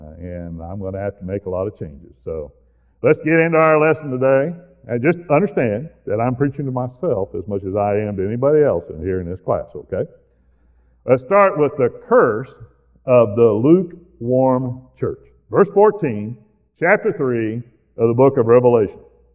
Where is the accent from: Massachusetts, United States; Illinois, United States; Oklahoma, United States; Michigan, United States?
Oklahoma, United States; born there; Now, I was born down in Oklahoma, where the red clay gives everything red color to it.